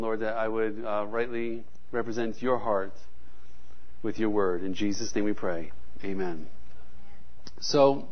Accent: New York, United States; also born or lived in Florida / Arkansas; now in Oklahoma, United States; So I am from New York, lived in Florida, lived in Arkansas as a pastor at Calvary Chapel Texarkana, moved to Oklahoma

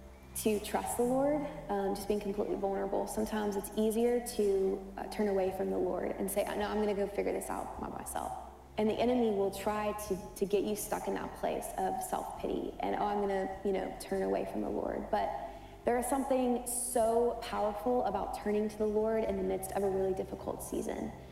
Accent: Lexington, Kentucky, United States; I grew up in Lexington, Kentucky, and I grew up in church, and I had an incredible Christian family

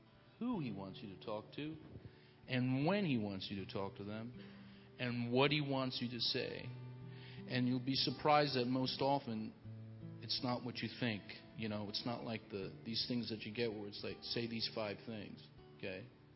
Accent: New York, United States; Now, I'm a New Yorker. I'm not a country boy. I can't spell agriculture.

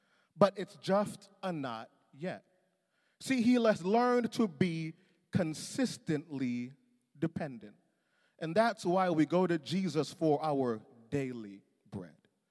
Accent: Jamaica; I'm a Jamaican. For me, it's like rice.

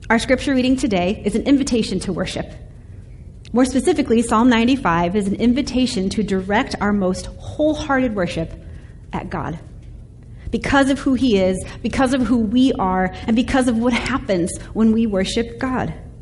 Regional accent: Chicago, Illinois, United States; I grew up in Chicago when the Bulls were winning championship after championship, and all of our eyes were constantly glued to the television

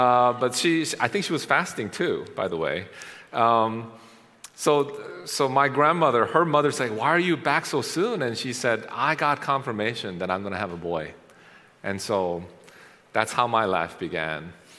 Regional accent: Maryland, United States; So we drove from Maryland. I grew up in Maryland, all the way up to Long Island.

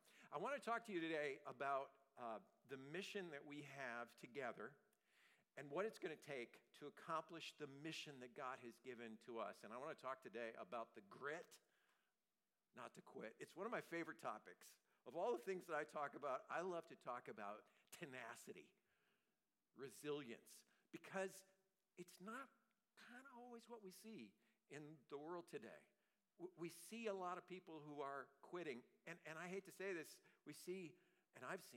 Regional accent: Batavia, New York, United States; we were heading from Western New York. I grew up in the Batavia area

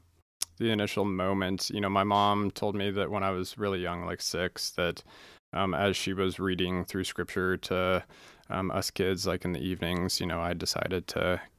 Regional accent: Woodinville, Washington, United States; So I was born and raised in Woodinville, Washington. Grew up local.

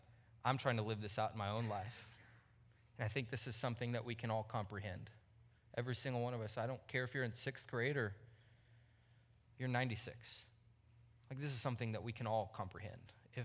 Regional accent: Texas, United States; But I'm from Texas, though

